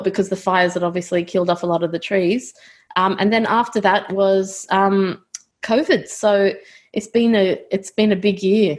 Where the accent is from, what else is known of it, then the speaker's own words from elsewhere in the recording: Sydney, New South Wales, Australia; moved away as an adult; now in London, United Kingdom; Born and bred in Sydney, Australia.